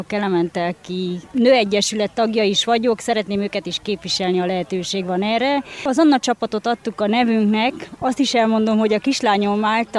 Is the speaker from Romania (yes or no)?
yes; Mureș County, Romania; Igen, a Nyárád mentéről származom